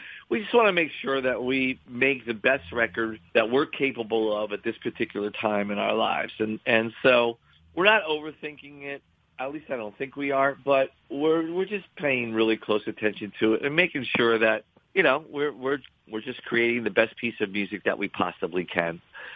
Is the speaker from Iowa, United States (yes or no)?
no; Sayreville, New Jersey, United States; I mean, literally, I was born in Sayreville. Born and raised in Sayreville. That's home for me.